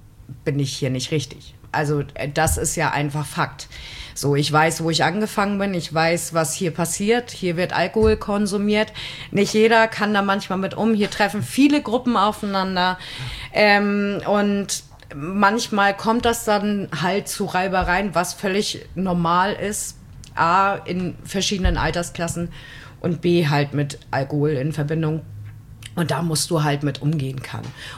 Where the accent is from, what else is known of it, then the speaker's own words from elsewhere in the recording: Husum, Schleswig-Holstein, Germany; Also ich bin ja nun auch in Husum aufgewachsen